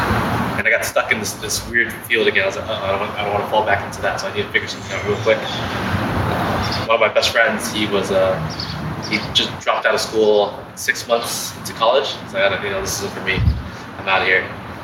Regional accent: Westminster, California, United States; I was born and raised out here in Orange County. My entire life, I grew up in the city of Westminster.

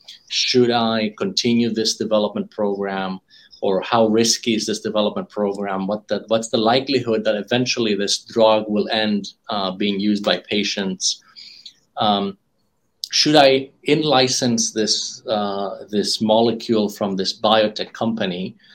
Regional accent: Greece; moved away as an adult; now in United States; I'm from Greece originally. I finished high school in Greece, and so I've been in the US for 25 years now.

